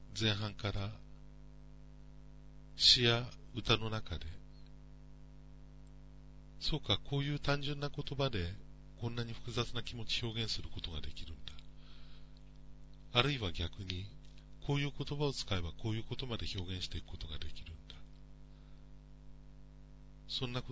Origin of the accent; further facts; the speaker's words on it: Tokyo, Japan; ちょうど高度成長期に子供の頃を過ごしていて、近所に住んでいた子たちっていうのがよそから引っ越してきた子ばっかり、まあ、東京の住宅街だったんです。